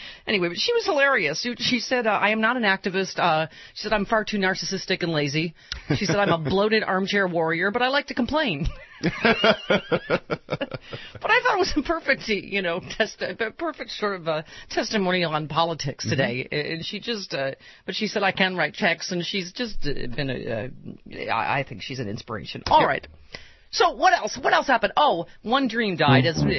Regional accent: Buffalo, New York, United States; now in Los Angeles, United States; well, I grew up in Buffalo, so I mean cold.

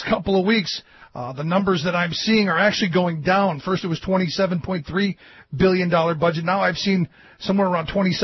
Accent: Cleveland, Ohio, United States; now in Pennsylvania; where I grew up in Cleveland, trash pickup was something that was done by the city. It was in your taxes. I moved to Pennsylvania.

